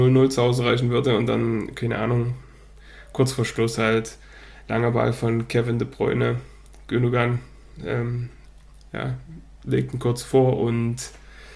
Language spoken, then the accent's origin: German; Dortmund, North Rhine-Westphalia, Germany; ich als Dortmunder